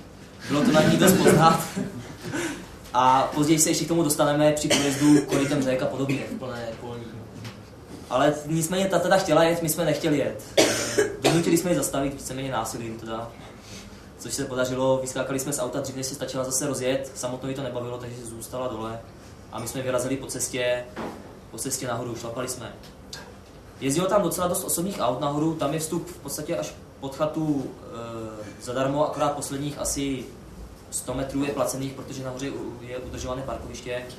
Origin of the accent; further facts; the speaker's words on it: Olomouc, Olomouc Region, Czechia; bavili jsme se, že jsme z Olomouce a tak podobně